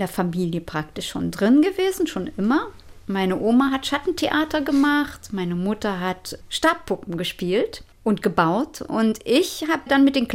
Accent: Berlin, Germany; born there; Juden, Istanbuler Juden. Und die wiederum sind hierher nach Berlin gekommen. Und ich bin dann in Berlin zur Welt gekommen.

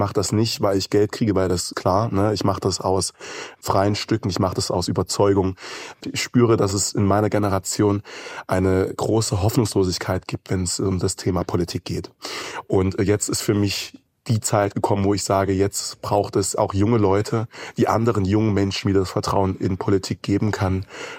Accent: Jena, Thuringia, Germany; ich bin noch 17 Jahre alt, komme aus dem wunderschönen Jena, bin hier geboren und aufgewachsen in Thüringen

